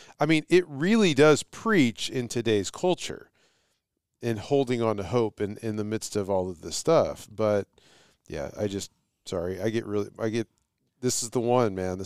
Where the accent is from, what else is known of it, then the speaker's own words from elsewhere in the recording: Texas, United States; now in California, United States; And being a Texan, I am in exile right now. It's where God has called me, and I'm okay with that, right? Living in California.